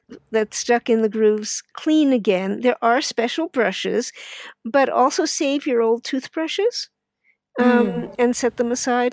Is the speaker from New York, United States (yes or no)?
yes; New York City, New York, United States; I grew up in New York City and always expected to drink my milk